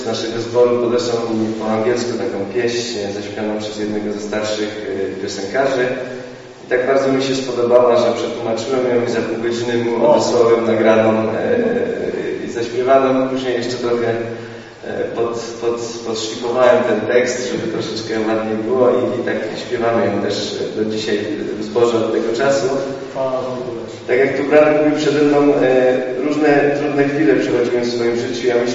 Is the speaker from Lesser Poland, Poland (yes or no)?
yes; Trzebinia, Lesser Poland, Poland; now in Krzeszowice, Poland; Kilkanaście lat temu przeprowadziłem się tutaj do Krzeszowic wraz z moją żoną. Pochodzę z Trzebini